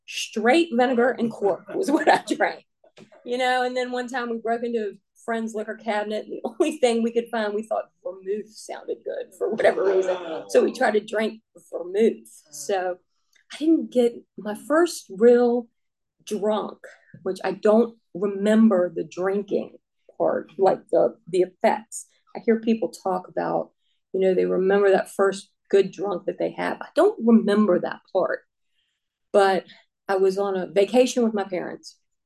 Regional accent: Quentin, Virginia, United States; It was a teeny tiny church he preached at as I was growing up in Quentin, Virginia.

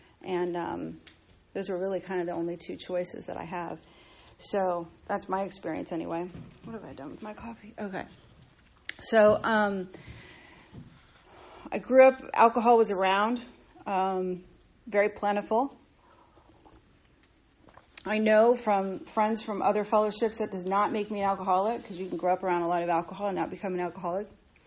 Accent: Virginia, United States; I grew up in Northern Virginia, native Washingtonian, if you will.

